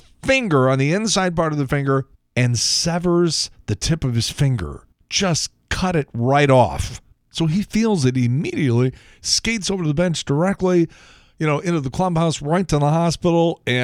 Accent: Chicago, Illinois, United States; we did one of them in Chicago, Jonathan Brandmeier, because I was a fan for a long time. And it's my hometown.

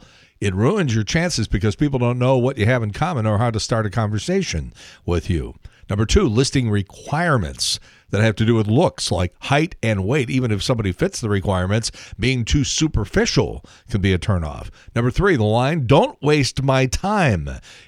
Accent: Chicago, Illinois, United States; But the best one I got was an offer from my hometown in Chicago at a radio station called WCKG.

